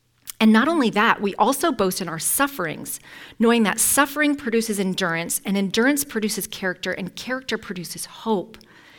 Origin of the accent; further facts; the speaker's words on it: Ontario, Canada; I grew up in Canada about an hour from Niagara Falls, and I have fond memories of visiting the falls.